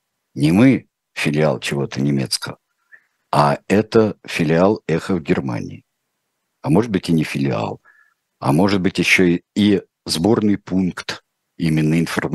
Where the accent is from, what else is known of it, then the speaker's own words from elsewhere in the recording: Moscow, Russia; Я очень люблю Москву, очень люблю. Это мой родной город.